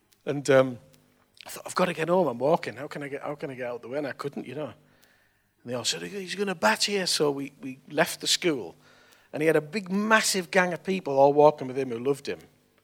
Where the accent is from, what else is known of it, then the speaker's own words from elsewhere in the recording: Billingham, North East England, United Kingdom; I was brought up in Billingham, and it was all right because we were really poor, came from a really poor background, really poor council estate.